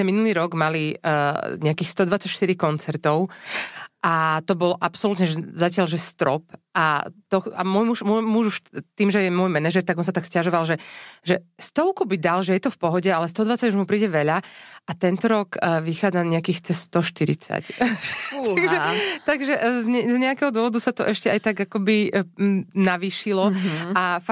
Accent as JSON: {"language": "Slovak", "town": "Prešov", "region": "Prešov Region", "country": "Slovakia", "said": "A my sme obaja Prešovčania s môjim mužom."}